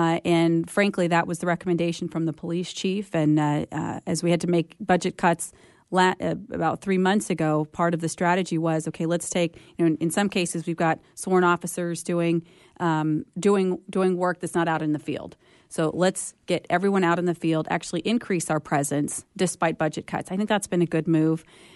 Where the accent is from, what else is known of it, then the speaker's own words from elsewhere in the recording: Midwest, United States; also born or lived in Colorado Springs; now in Fresno, United States; I moved to Fresno directly from Colorado Springs, having been raised in the Midwest.